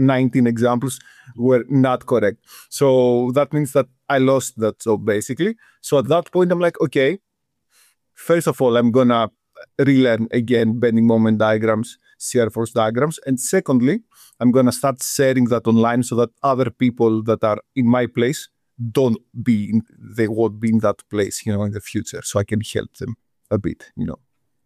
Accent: Greece; moved away as an adult; now in United Kingdom; I'm originally from Greece. Everything about me speaks Greece. So originally from Greece, I studied in the Greek university civil engineering back in the day. I finished in 2017. Then in 2019, I came to the UK to pursue a PhD in civil engineering.

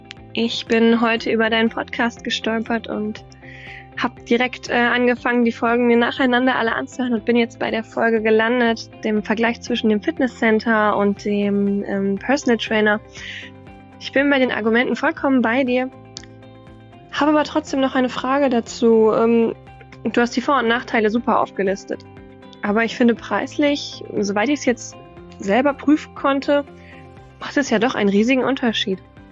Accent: Bielefeld, North Rhine-Westphalia, Germany; Ich komme aus der Region Bielefeld.

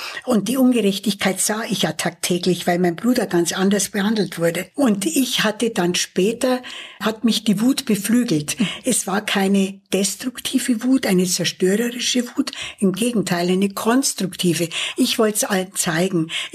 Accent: Bavaria, Germany; mein Heimatland.

